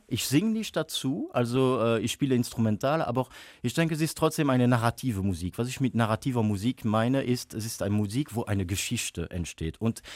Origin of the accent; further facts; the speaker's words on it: Büllingen, Wallonia, Belgium; now in Liège, Belgium; Ich stamme ja auch aus der DG, ich bin aus Büllingen und irgendwie ist das dann auch, ja, ich wohne in Lüttich, arbeite in Brüssel